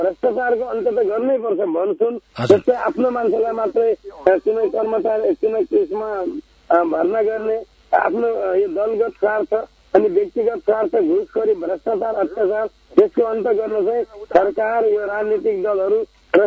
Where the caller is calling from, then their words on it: Sudurpashchim Province, Nepal; म कञ्चनपुरबाट … बोल्दैछु।